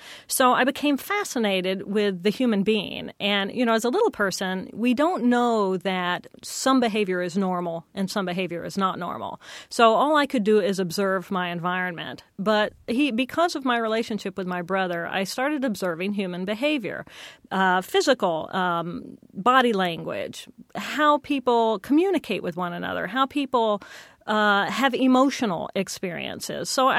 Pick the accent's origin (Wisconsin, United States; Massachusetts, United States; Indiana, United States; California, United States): Indiana, United States; Terre Haute; Well, I grew up over in Terre Haute, Indiana, and I have a brother who is 18 months older than I, who was very different from me.